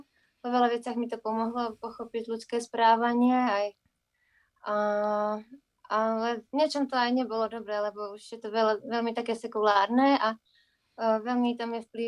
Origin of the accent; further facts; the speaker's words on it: Bystřice nad Pernštejnem, Vysočina Region, Czechia; Ja pochádzam z Bystrice nad Ternštejnem. To je také menšie mestečko, 50 km od Brna na sever. A tam som vlastne vyrastala, až kým som potom šla na výšku.